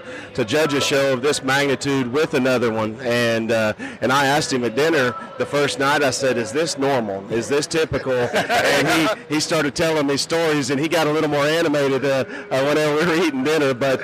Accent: Oklahoma, United States; Take a second and take my point of view. I'm from Oklahoma.

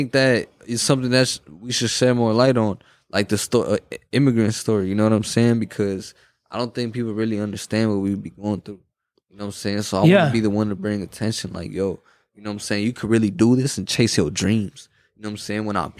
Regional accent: Minneapolis, Minnesota, United States; Yeah, I grew up in Minneapolis.

